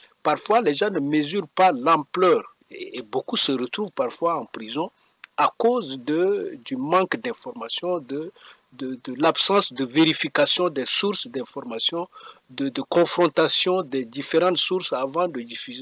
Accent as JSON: {"language": "French", "country": "Chad", "said": "par exemple, chez nous au Tchad, ici, de la loi pénale."}